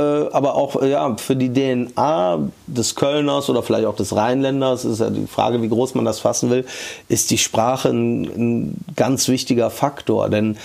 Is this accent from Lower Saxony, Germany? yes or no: no; Cologne, North Rhine-Westphalia, Germany; ich komme aus Köln-Ehrenfeld, das war damals, das ist heute ja so ein hipper Stadtteil, damals war das so ein Arbeiterstadtteil und wahrscheinlich insgesamt nicht unfassbar hohes Bildungsniveau und auch wahrscheinlich Menschen, die nicht unfassbar viel Geld zur Verfügung hatten.